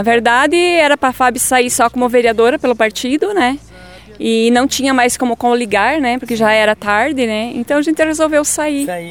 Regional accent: Campo Erê, Santa Catarina, Brazil; moved away as an adult; also born or lived in Coronel Freitas; now in Renascença, Brazil; Eu nasci em Coronel Freitas. Daí o meu pai veio para Campo Herê quando eu tinha 3 anos de idade. E em 93 a gente veio para a Renascença.

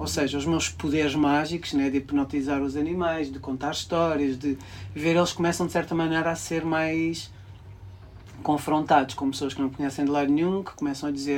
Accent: Carcavelos, Lisbon, Portugal; Eu nasci em 82, aos anos 80, 90, em Carcavelos, na zona onde eu nasci, estava rodeado pelo bairro das Marianas, Pedreira dos Húngaros, sim, bairro das Faceiras

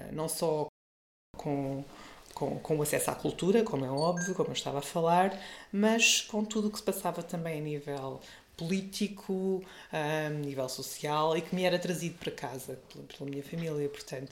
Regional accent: Tondela, Viseu, Portugal; na geografia onde nasci e onde cresci. Tondela é uma cidadezinha pequena. Mais pequena era quando eu lá cresci, como é óbvio, não é? Ainda me lembro de Tondela ser uma vila. Passou a cidade, se era eu adolescente, mais ou menos.

